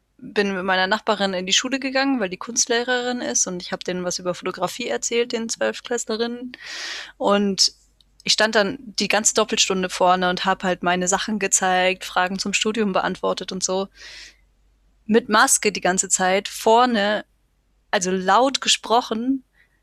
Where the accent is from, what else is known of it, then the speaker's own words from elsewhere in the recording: North Rhine-Westphalia, Germany; Ich komme ja aus dem Sauerland und bin halt mit Schützenfest aufgewachsen.